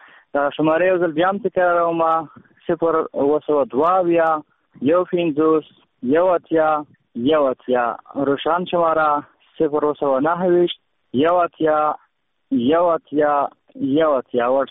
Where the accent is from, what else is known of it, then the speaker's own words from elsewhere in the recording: Khost, Afghanistan; زه د فل خوست یم، بیا له ګلابونه خوست ولایت څخه یم.